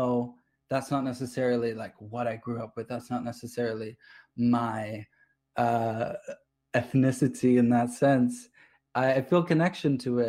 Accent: England, United Kingdom; things that are new to me, because I grew up in England

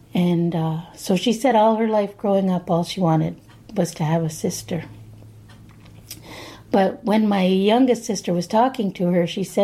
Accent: Tyendinaga, Ontario, Canada; Kunyunkehaga, I'm from the Mohawk Nation. And Tagayantanega or Gundeke Tkidrono means I'm from Tayandanega.

